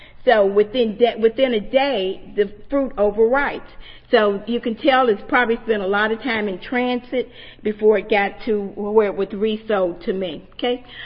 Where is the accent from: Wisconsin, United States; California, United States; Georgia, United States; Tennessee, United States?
Tennessee, United States; Nashville; I'm from Nashville, Tennessee, and these vegetables traditionally have not been grown in Tennessee.